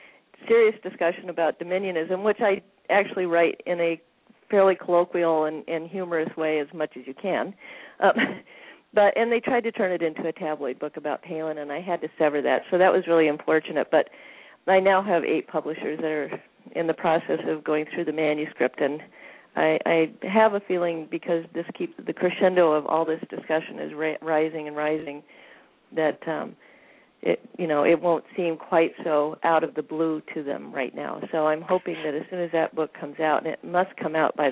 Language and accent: English; Ketchikan, Alaska, United States; And Mary's from my hometown of Ketchikan.